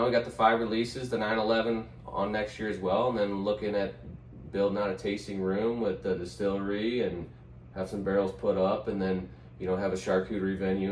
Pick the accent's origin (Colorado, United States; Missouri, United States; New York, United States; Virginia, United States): Missouri, United States; St. Louis; I'm from St. Louis and I work in St. Louis